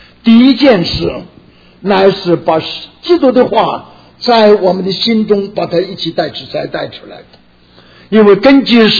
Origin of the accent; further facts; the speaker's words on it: China; 我们中国人讲，乡下人常常讲，狗肚子里挖不出什么，挖不出猪油出来。